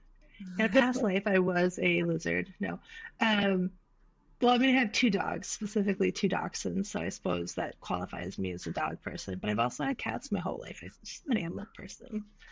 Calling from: Minneapolis, Minnesota, United States; I'm in Minneapolis. It's unusually sunny right now.

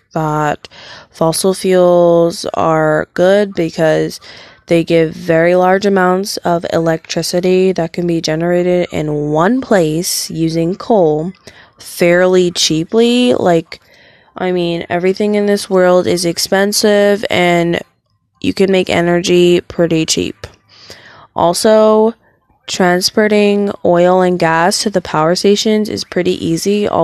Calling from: Texas, United States; I'm calling from Texas.

